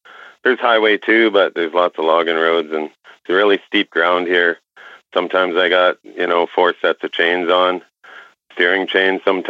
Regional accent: Valemount, British Columbia, Canada; I live in British Columbia, Canada, Valemont, BC.

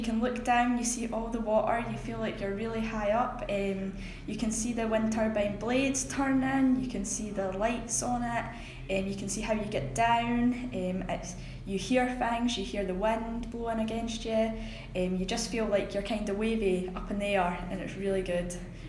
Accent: Dunfermline, Scotland, United Kingdom; I'm 16. I'm from Dunfermline Town, and I'm doing a Level 5 Engineering Practice course at Rosyth Campus, the Fife College.

